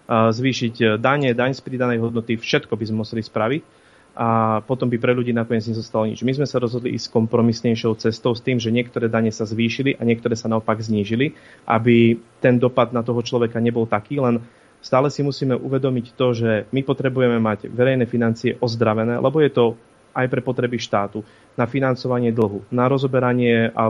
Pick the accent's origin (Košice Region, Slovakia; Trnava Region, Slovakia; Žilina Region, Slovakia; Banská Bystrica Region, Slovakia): Banská Bystrica Region, Slovakia; Poltár; Ja pochádzam z Poltára a ja sa viem pomaly dostať do Poltára diaľnicou.